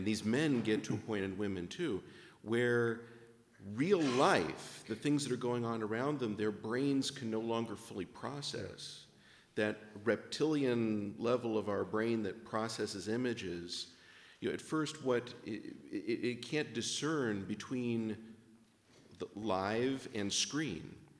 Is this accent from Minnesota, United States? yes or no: no; Torrance, California, United States; from Torrance, California.